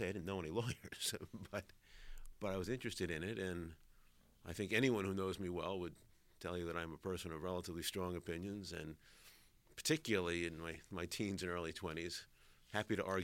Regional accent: New York City, New York, United States; Well, I grew up in the Bronx in New York City. Went away to college.

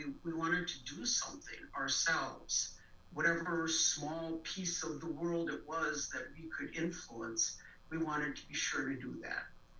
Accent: Wisconsin, United States; now in Madison, United States; Well, I'm a lifelong Wisconsin resident. I was born up in the Fox Valley, and I went to school there. And then I moved down to Madison about 25 years ago.

